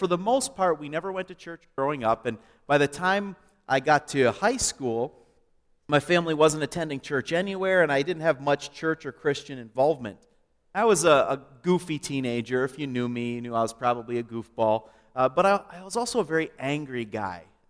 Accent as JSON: {"language": "English", "country": "Canada", "tie": "born or raised there", "said": "When I was in elementary school, I grew up in Canada, actually."}